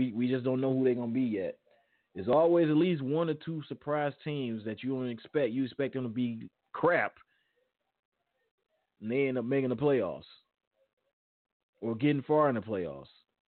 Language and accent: English; East Chicago, Indiana, United States; They got my hometown kid, Kawan Short, playing on that defensive line from East Chicago, Indiana. Hometown kid.